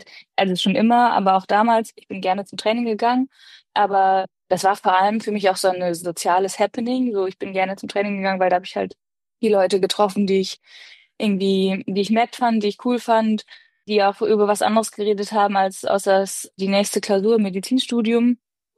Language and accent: German; Osnabrück, Lower Saxony, Germany; now in Hamburg, Germany; ich komme ursprünglich aus Osnabrück